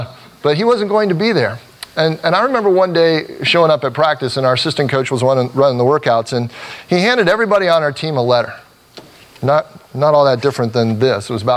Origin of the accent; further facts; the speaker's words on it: Cincinnati, Ohio, United States; I'm originally from Cincinnati, Ohio.